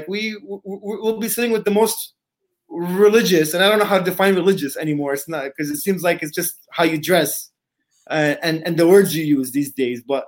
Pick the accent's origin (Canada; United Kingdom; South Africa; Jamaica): Canada; now in Dearborn, United States; But I was born in Canada. I was raised in Canada most of my life. I was introduced as an American Muslim, but I'm a Canadian Muslim here on a green card still